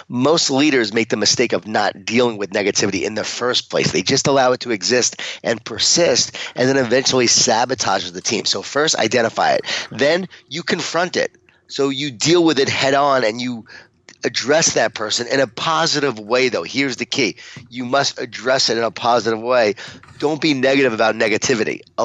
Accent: Long Island, New York, United States; accent: New York; I'm from Long Island, New York. And then, yeah, when I get fired up, the accent comes out.

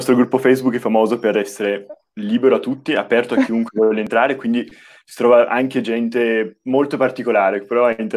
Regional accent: Turin, Piedmont, Italy; ero a Torino, che io sono di Torino

